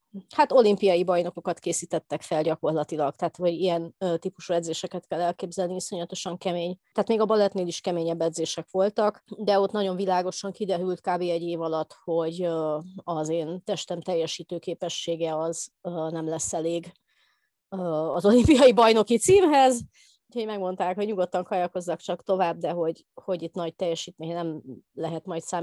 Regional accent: Cluj-Napoca, Cluj County, Romania; Hát kolozsvári születésű vagyok, nem az értelmiségi közegből. Én első generációs értelmiségi vagyok.

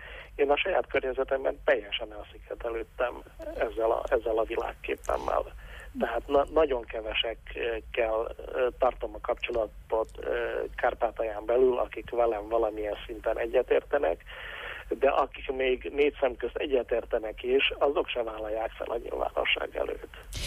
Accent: Hungary; hogy attól én még nagyon erősen magyar vagyok, hogy liberális eszményeim vannak

